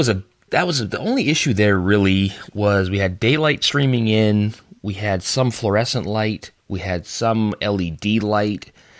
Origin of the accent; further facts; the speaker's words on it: Canada; Despite being Canadian, if it's me against the entire team of Norway, I feel like I'm going to lose that one.